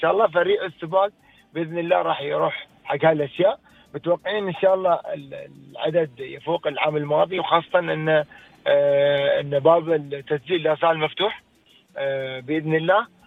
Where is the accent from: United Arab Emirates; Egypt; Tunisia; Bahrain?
United Arab Emirates; Dubai; لكن عندنا في دبي بالسلطان بيكون ان شاء الله افتراضي الموضوع